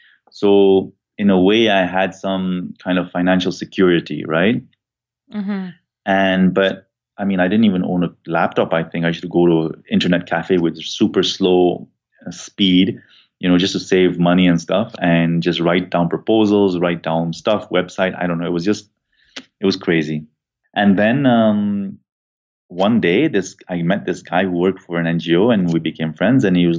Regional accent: Nanyuki, Laikipia County, Kenya; born there; moved away; I was born in Nanyuki. It's a little town by the equator in Kenya.

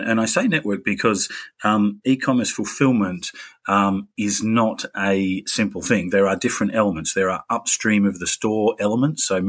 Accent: Australia; moved away as an adult; now in United Kingdom; I am originally Australian

